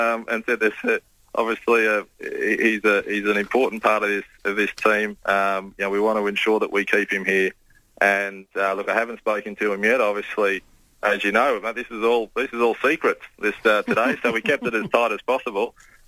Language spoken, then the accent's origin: English; Sydney, New South Wales, Australia; also born or lived in South Australia / Canberra; I was born in South Australia. I spent most of my time then growing up in Sydney before moving to Canberra, where I attended university